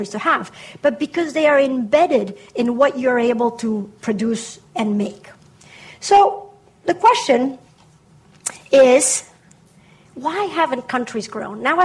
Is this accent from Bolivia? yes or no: yes; Bolivia; I'm originally from Bolivia, right?